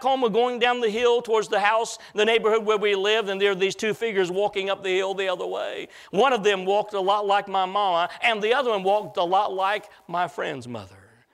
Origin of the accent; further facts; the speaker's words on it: Illinois, United States; we walked around the square, the little town where I was raised in Illinois